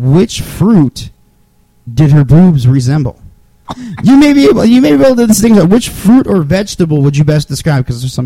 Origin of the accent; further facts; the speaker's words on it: Sayreville, New Jersey, United States; also born or lived in Edison; I was born in Sayreville. Well, I was born in Edison, but I lived in Sayreville my whole right. The first 5 years.